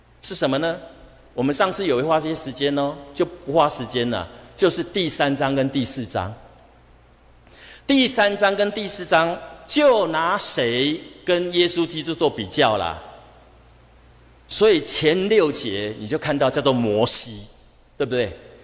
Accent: Taiwan; 我们台湾人的个性啦

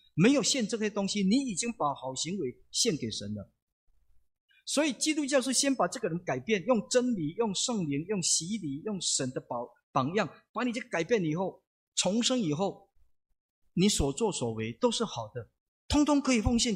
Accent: Taiwan; 那为什么我们台湾人不能够来接受这样的恩典？

